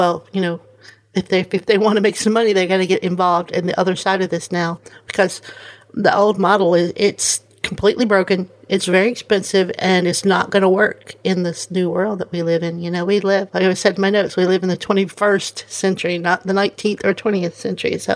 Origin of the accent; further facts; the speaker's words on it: United States; But as an American, I'm totally in some more of someone like Amazon's camp